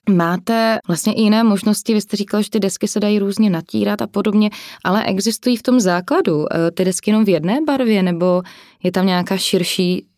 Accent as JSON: {"language": "Czech", "region": "Silesia", "country": "Czechia", "said": "My jsme tomu u nás ve Slezsku říkali nepodárky."}